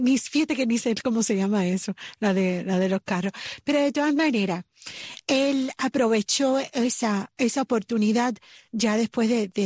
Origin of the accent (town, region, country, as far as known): Cuba